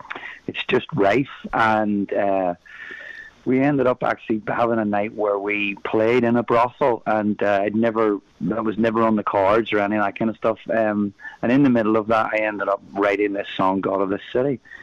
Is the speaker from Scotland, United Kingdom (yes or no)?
no; Belfast, Northern Ireland, United Kingdom; now in United States; So I grew up in Belfast, leading worship at my church, great church. It's actually the Revival in Belfast Church.